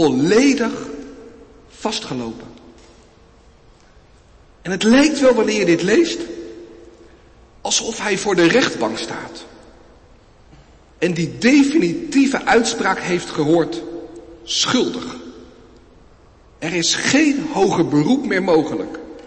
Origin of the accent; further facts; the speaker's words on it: Netherlands; accent: Dutch; voor mijn Nederlandstalige, voor mijn Nederlandse accent wanneer ik Engels praat.